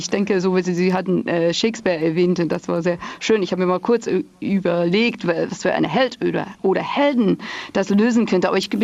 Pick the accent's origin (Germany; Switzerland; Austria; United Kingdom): United Kingdom; England; ich bin eine Engländerin und ich bin eine Kelte.